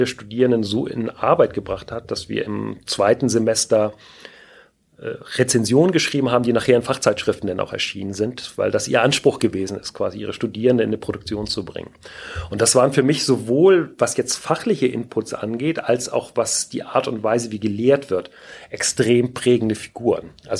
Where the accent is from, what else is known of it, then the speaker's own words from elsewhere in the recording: Schleswig-Holstein, Germany; ich komme aus Schleswig-Holstein